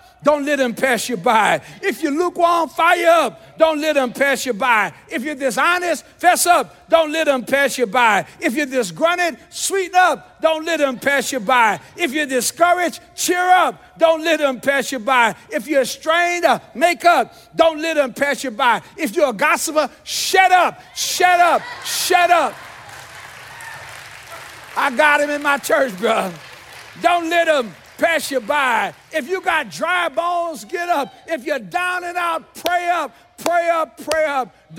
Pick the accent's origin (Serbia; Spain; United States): United States; New Orleans, Louisiana; the Baptist church I grew up in New Orleans, Louisiana, every Sunday when the pastor gave the invitation, the choir sung this song.